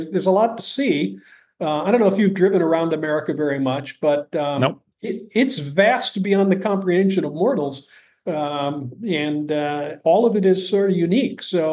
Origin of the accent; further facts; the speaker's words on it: New York, United States; But the accent's still, you know, a big giveaway that we're from the Northeast.